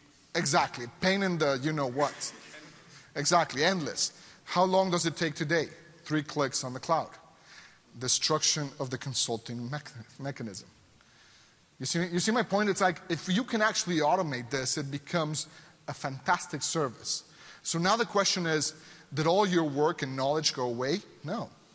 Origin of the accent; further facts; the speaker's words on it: Mexico; because I'm from Mexico and that's the tax authority of Mexico.